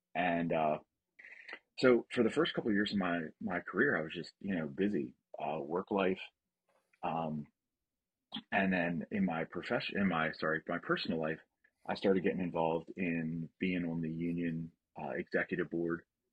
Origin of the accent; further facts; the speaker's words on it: Baltimore, Maryland, United States; I grew up in Baltimore, Maryland, and I would spend a lot of time at the beach in Ocean City.